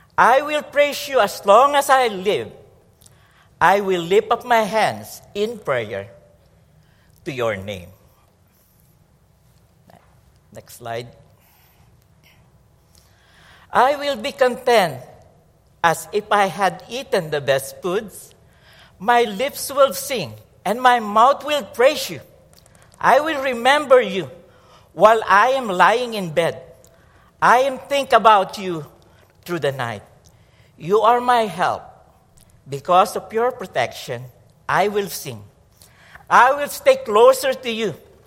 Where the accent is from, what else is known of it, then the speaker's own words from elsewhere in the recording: Philippines; English is a second language; I am connected to … I am a Filipino. I am connected to Philippines.